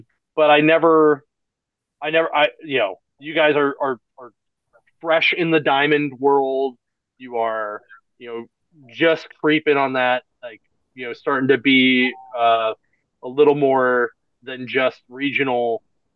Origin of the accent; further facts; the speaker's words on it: St. Mary's, Pennsylvania, United States; moved away as an adult; St. Mary's, PA, which is if you go on 28 and drive 2.5 hours north, you'll hit it.